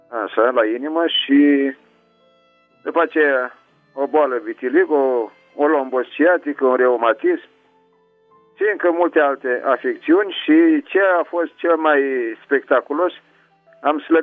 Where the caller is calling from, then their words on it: Iași, Iași County, Romania; de la Iași.